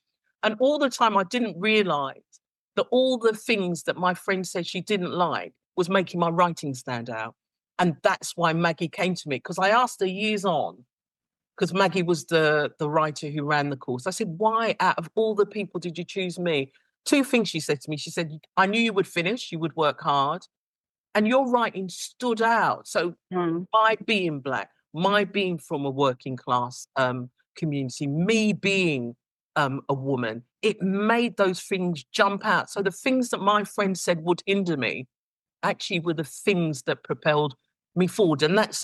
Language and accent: English; East London, London, United Kingdom; You can see we're from East London.